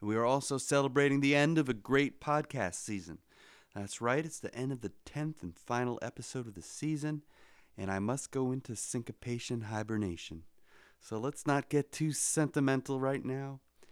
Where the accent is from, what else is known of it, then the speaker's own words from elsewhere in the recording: United States; I feel weird speaking like that because I'm an American and proud of it.